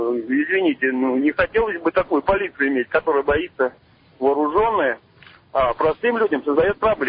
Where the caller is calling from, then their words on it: Volgograd Oblast, Russia; Я из Светлоярского района.